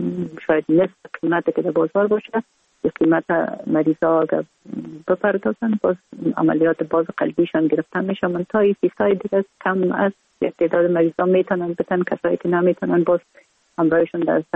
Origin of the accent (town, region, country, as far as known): Kabul, Afghanistan; born or raised there